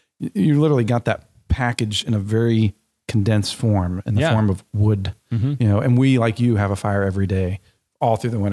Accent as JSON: {"language": "English", "country": "United States", "said": "No, I know I realize I'm American, but we need to plant the seeds and to create a place for that to be home"}